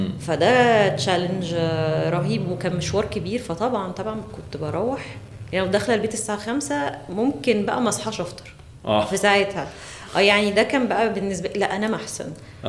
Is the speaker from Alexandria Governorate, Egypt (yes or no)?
yes; Alexandria, Alexandria Governorate, Egypt; احنا من اسكندريه لا الناس كلها بتروح النادي تلعب كوره